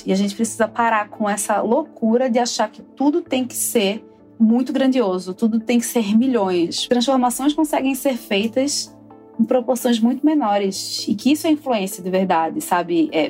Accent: Recife, Pernambuco, Brazil; Eu sou de Recife e é uma cidade maravilhosa que eu amo.

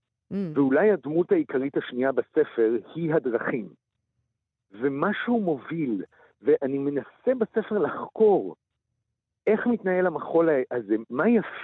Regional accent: Jerusalem, Jerusalem District, Israel; now in France; והגבעה הצרפתית היא גם השכונה שבה גדלתי בירושלים

